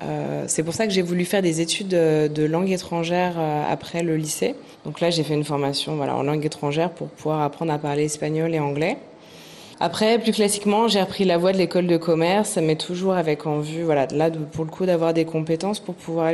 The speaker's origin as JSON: {"language": "French", "town": "Paris", "region": "Île-de-France", "country": "France", "tie": "born or raised there", "moved": "as an adult", "lives_now": "Cambodia", "said": "j'ai 30 ans, je suis originaire de Paris et depuis à peu près un an et demi, je vis au Cambodge."}